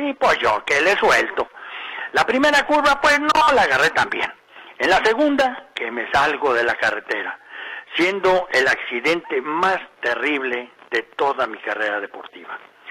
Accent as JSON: {"language": "Spanish", "country": "Mexico", "said": "así somos los mexicanos, nos encanta elevar y luego echarle de palos"}